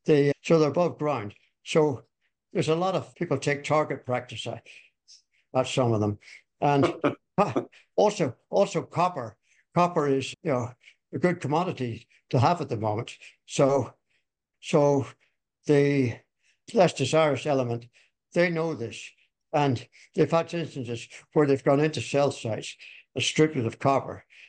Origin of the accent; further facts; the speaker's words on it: Ireland; Although I'm Irish, I like to watch a lot of the Brit stuff, British stuff.